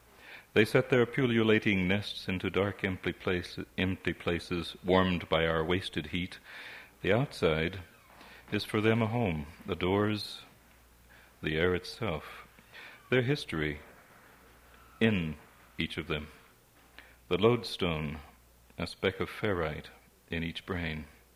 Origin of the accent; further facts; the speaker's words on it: Oklahoma, United States; I come from Oklahoma, as people get sick of hearing, and I'm never far from there, I think, what I write.